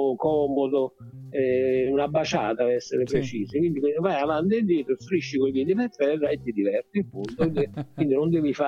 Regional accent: Naples, Campania, Italy; now in Sardinia, Italy; Io proprio Napoli, Puligrutta, quindi solo che ho vinto un concorso, cioè, io ero un concorsista nella mia vita giovanile, sono finito in Sardegna

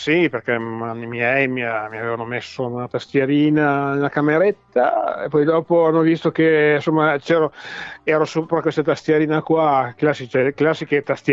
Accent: Parma, Emilia-Romagna, Italy; Io sono di Parma, siamo emiliani noi.

